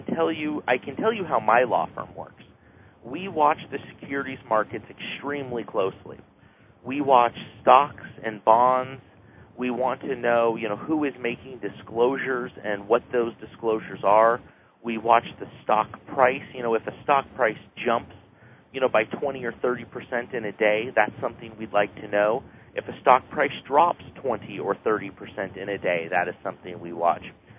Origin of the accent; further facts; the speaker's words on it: Seattle, Washington, United States; Sure. I grew up in Seattle, went to college at Gonzaga University.